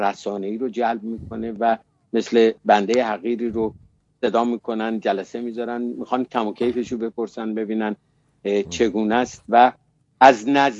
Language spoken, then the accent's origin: Persian; Iran; ما ایرانی هستیم